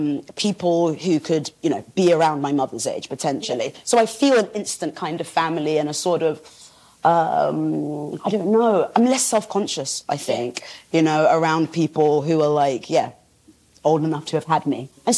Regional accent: Nigeria; because I'm Nigerian

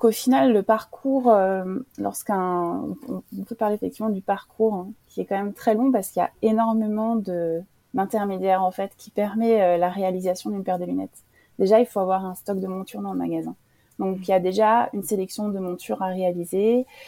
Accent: Reims, Grand Est, France; born there; j'avais décidé de le faire dans ma ville natale, parce que je suis née à Reims.

